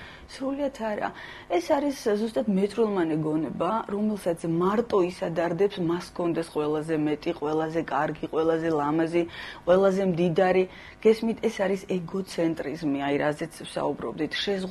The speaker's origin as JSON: {"language": "Georgian", "region": "East Georgia", "country": "Georgia", "said": "არ ვიცი, აი მე მაინც აღმოსავლეთიდან მოვდივარ და ესე ვამბობ"}